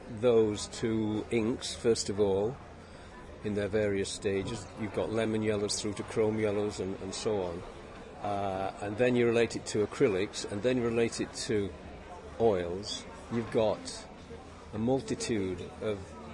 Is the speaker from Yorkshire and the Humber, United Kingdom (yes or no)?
yes; Yorkshire and the Humber, United Kingdom; now in North Wales, United Kingdom; I'm a Yorkshireman, but I live in North Wales.